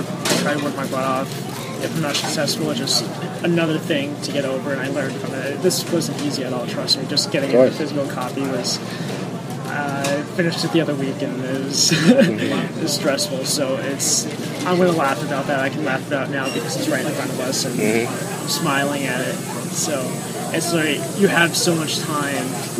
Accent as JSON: {"language": "English", "town": "White Plains", "region": "New York", "country": "United States", "said": "I'm from White Plains, 23 years old."}